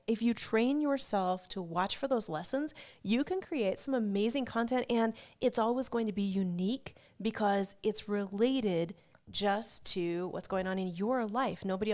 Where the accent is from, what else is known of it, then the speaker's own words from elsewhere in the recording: Alaska, United States; I'm from Alaska, so I think politics have shown us that Alaskans are in danger of going rogue, right?